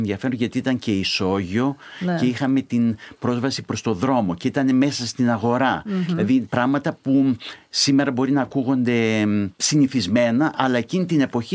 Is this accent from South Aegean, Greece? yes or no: no; Thessaloniki, Central Macedonia, Greece; καταγόμαστε από την Θεσσαλονίκη, δηλαδή έχουμε γεννηθεί στην Θεσσαλονίκη. Είμαστε και απόγονοι Αρμενίων κατά μεγάλο ποσοστό προσφύγων, δηλαδή επιζησάντων της γενοκτονίας του 1915.